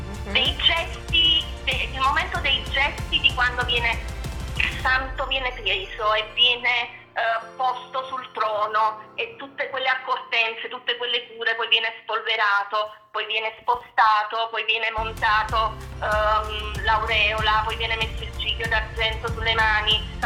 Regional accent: Naples, Campania, Italy; now in Capri, Italy; vivo a Capri, sono di Napoli ma vivo a Capri dal 2004 e mi sono trasferita qui quando mi sono sposata con mio marito

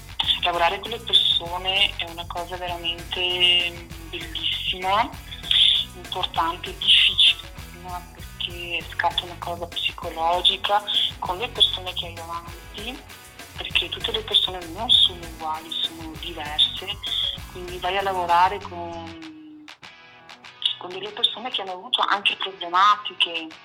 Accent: Veneto, Italy; Allora, io vengo da San Martino di Luccoli, che è un paesino nella provincia di Padova

